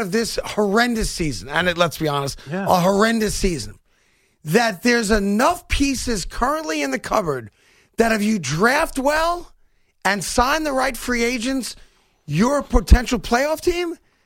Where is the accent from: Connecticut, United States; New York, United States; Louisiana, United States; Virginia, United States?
New York, United States; because it's painful as a New Yorker to watch Philadelphia do anything good.